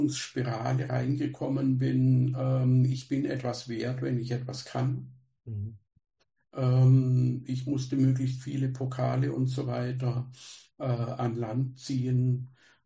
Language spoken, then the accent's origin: German; Germany; Also ich bin am Bodensee aufgewachsen und bin von Schule zu Schule gefahren.